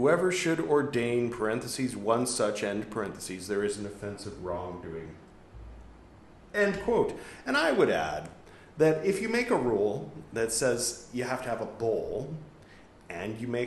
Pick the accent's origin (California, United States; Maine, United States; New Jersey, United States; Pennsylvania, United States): California, United States; now in India; I call it California vinyasa because I'm from California, but I, never mind, living in India.